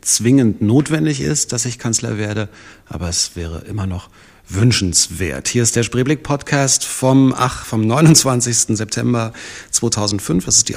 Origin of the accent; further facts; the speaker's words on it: Berlin, Germany; im Osten dieses Landes, in dem ich ja auch mittendrin stecke, hier als Berliner